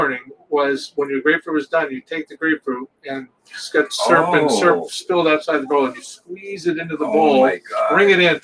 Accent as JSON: {"language": "English", "region": "Vermont", "country": "United States", "said": "I'm from Vermont."}